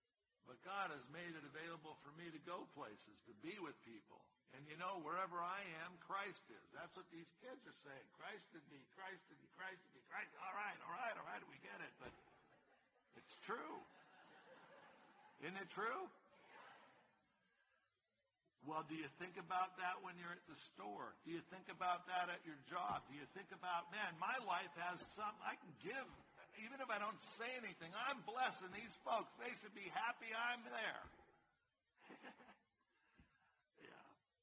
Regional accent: California, United States; now in Georgia, United States; I'm from California, man. There's no reason for me to be up in these Georgia, whatever we are, eating grits and stuff.

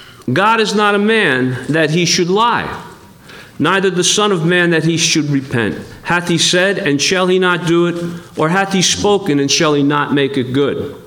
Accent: New Jersey, United States; I grew up in New Jersey. In New Jersey, you're taught from the day that you're born, you don't trust anybody.

